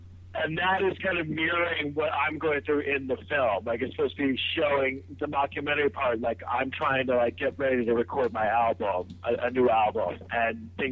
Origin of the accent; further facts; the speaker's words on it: Manhattan, New York, United States; I grew up in Manhattan, and I was always really funny